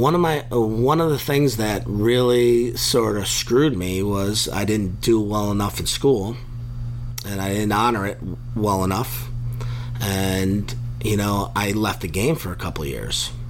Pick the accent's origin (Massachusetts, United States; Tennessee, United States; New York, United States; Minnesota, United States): New York, United States; Buffalo; So I grew up in Buffalo, New York